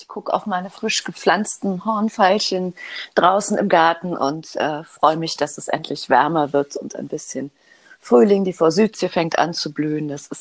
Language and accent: German; Hamburg, Germany; Ich komme aus Hamburg und lebe in Hamburg im Alstertal. Ich bin 51 Jahre alt